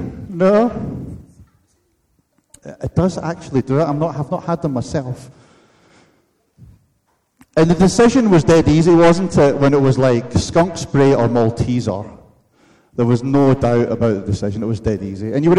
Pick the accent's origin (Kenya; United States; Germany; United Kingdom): United Kingdom; Scotland; I'm Scottish, Isaac. I'm not that generous.